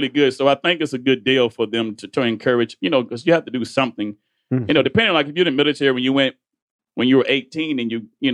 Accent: Houston, Texas, United States; And Smoothie King's because I grew up on it in Houston.

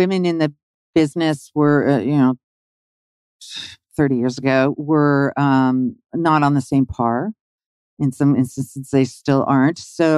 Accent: Virginia, United States; I grew up in Northern Virginia. My father was in the agency.

